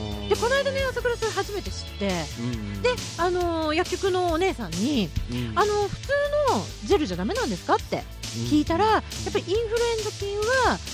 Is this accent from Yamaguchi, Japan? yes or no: no; Shizuoka, Japan; 地元が静岡県なんですよ